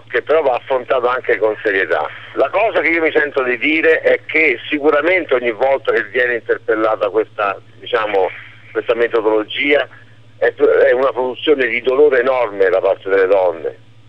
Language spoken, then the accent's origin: Italian; L'Aquila, Abruzzo, Italy; questo è quello che io ho vissuto qui da aquilano